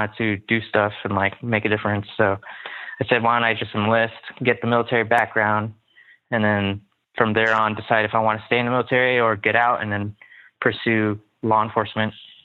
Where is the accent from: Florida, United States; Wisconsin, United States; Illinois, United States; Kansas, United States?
Illinois, United States; Chicago; moved away as an adult; also born or lived in Connecticut; now in San Diego, United States; I'm from Chicago. I am 28 years old. I just turned 28 last December. And I moved over here about a year ago.